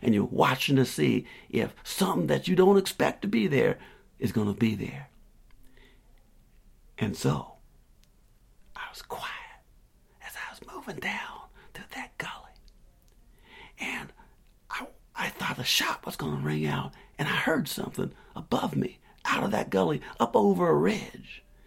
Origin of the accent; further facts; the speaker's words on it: South Carolina, United States; I grew up, I grew up in South Carolina. I grew up with mules around me and a few horses.